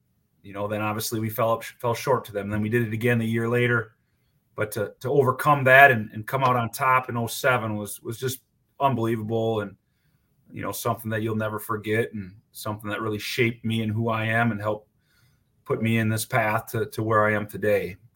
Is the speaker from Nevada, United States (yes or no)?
no; Wisconsin, United States; born or raised there